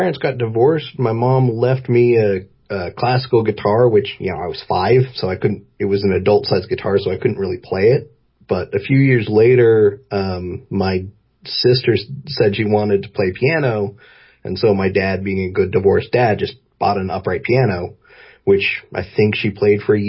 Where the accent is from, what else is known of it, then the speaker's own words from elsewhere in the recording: Salt Lake City, Utah, United States; I grew up in Salt Lake City, Utah. Okay. Not a Mormon, to answer your next question.